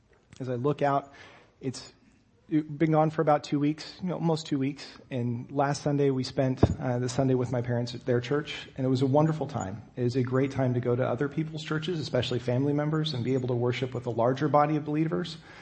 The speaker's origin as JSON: {"language": "English", "region": "Texas", "country": "United States", "said": "Being a native Texan, actually I'm naturalized Texan, I wasn't native, I wasn't born there. But being from Texas, we celebrated that for a long time"}